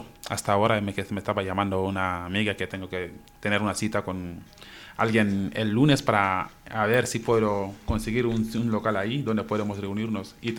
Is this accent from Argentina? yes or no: no; Senegal; Spanish is a second language; Porque también somos de Senegal. Porque también somos Senegal.